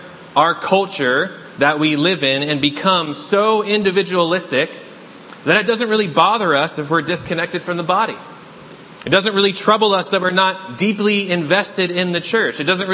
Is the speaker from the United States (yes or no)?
yes; New Hampshire, United States; As a fellow New Englander myself, being born and raised in New Hampshire, I think we can all agree that many of us here are known for being pretty self-reliant and pretty independent, right?